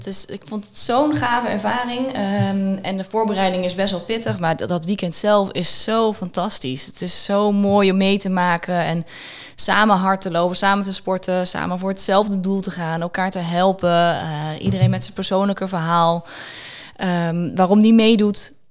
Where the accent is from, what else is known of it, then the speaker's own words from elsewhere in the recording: Zutphen, Gelderland, Netherlands; ik ben 38 jaar. Ik kom uit Zutphen. Daar woon ik samen met mijn man en twee kinderen.